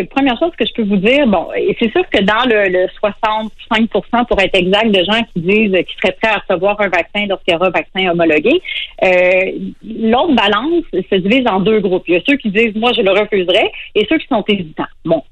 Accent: Sherbrooke, Quebec, Canada; Ben écoute, moi je suis de Sherbrooke

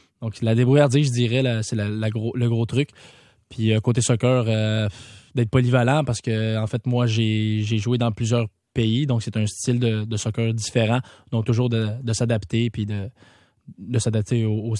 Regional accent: Quebec, Canada; moi aussi, je suis Québécois, on n'en parle pas, pourquoi pas?

